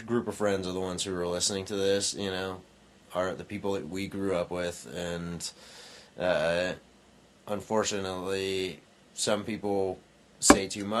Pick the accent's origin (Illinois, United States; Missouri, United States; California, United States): California, United States; because of nervousness or whatever it may be, being a Californian.